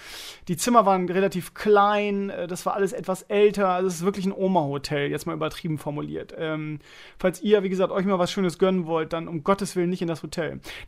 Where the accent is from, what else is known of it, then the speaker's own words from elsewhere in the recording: Bremen, Germany; Ich als Bremer natürlich Fischbrötchen am Stall